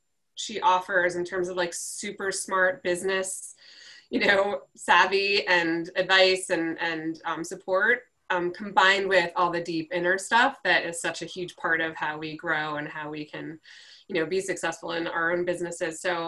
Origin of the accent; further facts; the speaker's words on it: Cleveland, Ohio, United States; moved away as an adult; also born or lived in New York; I was in New York for 22 years and then moved to Cleveland, which is my hometown.